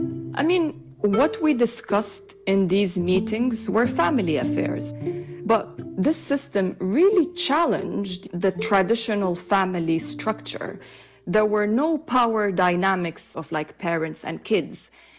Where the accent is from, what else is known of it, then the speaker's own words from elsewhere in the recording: Tripoli, Tripoli District, Libya; So I grew up in Tripoli, Libya.